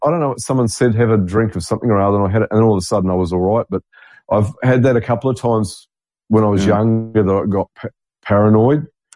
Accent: New Zealand; considering I'm a Kiwi.

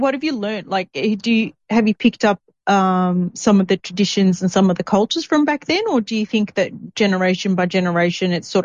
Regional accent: Australia; Like my mother, she's dark, she's Malaysian. My father is basically white, he's Italian, but we're all Australian.

